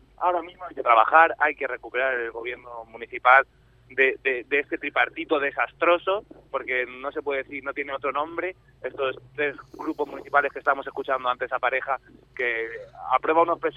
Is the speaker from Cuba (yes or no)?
no; Spain; como cualquier español, tengo que ganarme mi sueldo todos los meses.